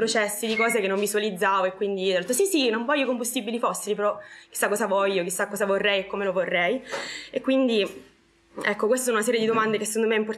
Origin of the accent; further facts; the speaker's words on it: Catania, Sicily, Italy; now in Bologna, Italy; vengo da Catania, ma vivo a Bologna da un po'